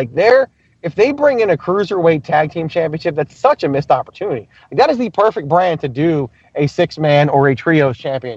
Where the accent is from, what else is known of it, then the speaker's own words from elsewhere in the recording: Virginia, United States; When I grew up in Virginia, I would go attend the Virginia Wrestling Association.